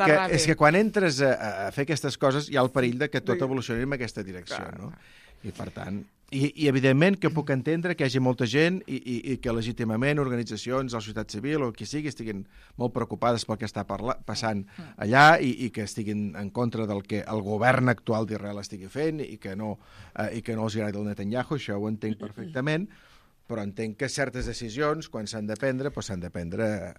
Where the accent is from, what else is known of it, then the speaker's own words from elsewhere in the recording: Sabadell, Catalonia, Spain; Que jo soc de Sabadell, saps?